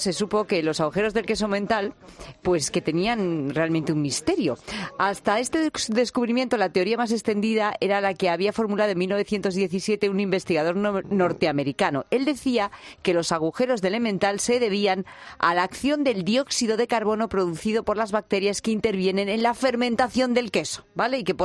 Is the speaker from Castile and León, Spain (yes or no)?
yes; Zamora, Castile and León, Spain; Además, mira, es de mi tierra, de Zamora.